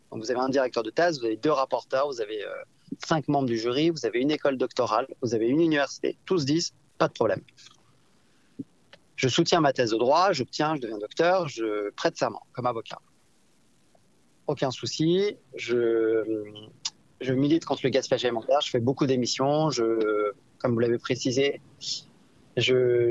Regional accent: Paris, Île-de-France, France; born there; je suis né pas très loin d'ici. Hein. Je suis né à la Salpêtrière, moi.

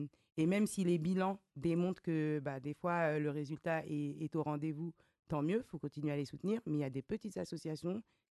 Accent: Villepinte, Île-de-France, France; Ça m'a fait plaisir de vous recevoir parce qu'on est originaire de Villepinte.

